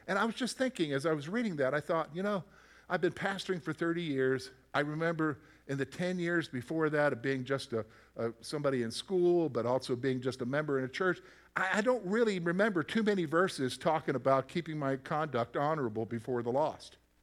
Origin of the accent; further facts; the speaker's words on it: the Carolinas, United States; I grew up in the Carolinas.